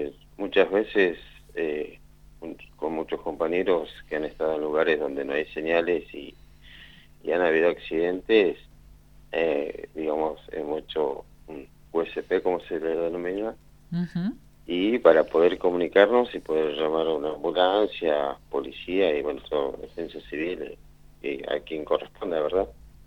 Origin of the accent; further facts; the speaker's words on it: Trelew, Chubut, Argentina; now in Comodoro Rivadavia, Argentina; Yo vengo de chico, estuve en Trelew y quise hacerlo en Trelew hace como 25 años atrás